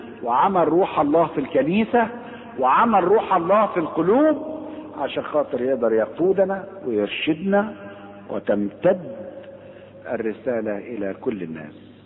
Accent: Egypt; افاكر في سنة 72 او في اواخر الستينات وبداية السبعينات كان في عندنا في مصر مشاكل كتير

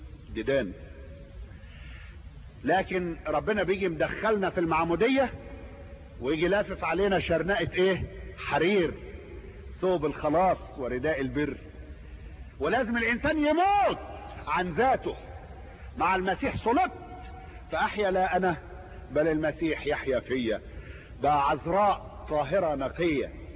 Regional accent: Egypt; انتوا عارفين دود الاز، احنا عندنا في مصر بيربوه العيال كده في المدارس

